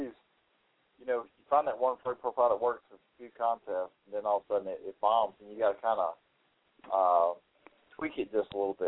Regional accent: Georgia, United States; I said, you know, I'm not from Florida. I don't know how to do things down here, but we don't use roadkill up here in Georgia.

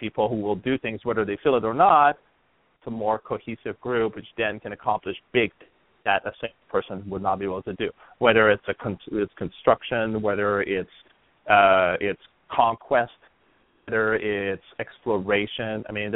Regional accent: Canada; I mean, I'm from Canada, and my dad never said be a man.

